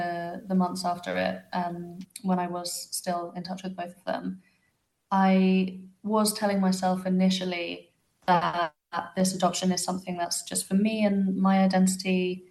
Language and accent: English; Cyprus; And I can remember being a child and saying, you know, I'm from Cyprus, I'm Cypriot. And I have always felt that through my entire life.